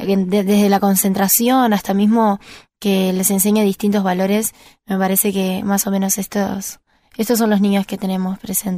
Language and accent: Spanish; Curitiba, Paraná, Brazil; Spanish is a second language; now in Uruguay; que no era ni en mi ciudad, que soy de Curitiba, uh-huh, ni en Londrina, era como en el medio.